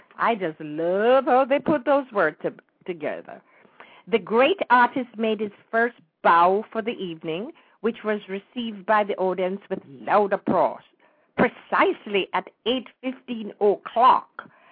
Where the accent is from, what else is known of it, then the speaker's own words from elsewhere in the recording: Jamaica; when we were growing up in Jamaica